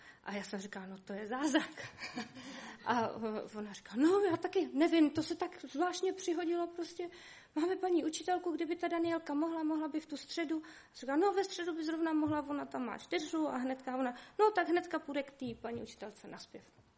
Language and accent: Czech; Prague, Czechia; já to neznám v té Boleslavi, já jsem z Prahy